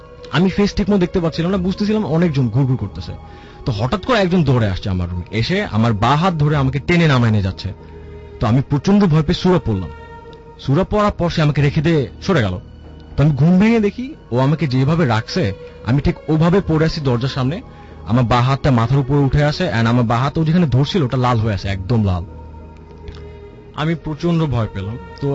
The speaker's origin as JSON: {"language": "Bangla", "town": "Dhaka", "region": "Dhaka Division", "country": "Bangladesh", "said": "I am from কাঠালবাগান।"}